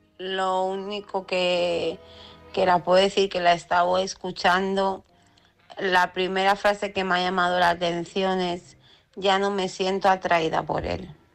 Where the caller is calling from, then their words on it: Lleida, Catalonia, Spain; de Lleida.